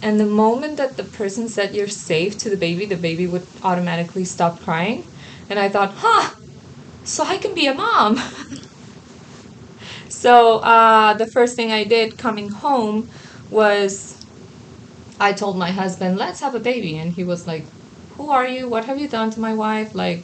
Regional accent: Mexico; English is a second language; I'm from Mexico. So if my pronunciation gets weird, sorry.

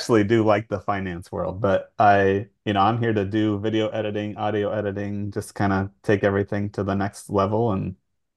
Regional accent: Iowa, United States; I grew up in Iowa, so some of the humid summers I can.

